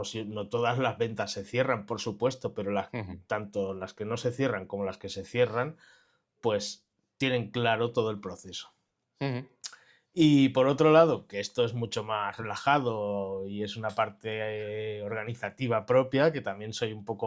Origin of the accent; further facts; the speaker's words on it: Catalonia, Spain; mirar, como buen catalán, mirar qué forma es la más factible de poder pagar sin comisiones